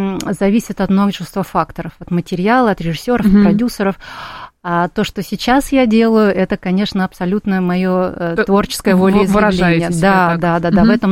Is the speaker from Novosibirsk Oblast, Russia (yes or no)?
yes; Novosibirsk, Novosibirsk Oblast, Russia; Да, я родом из Новосибирска.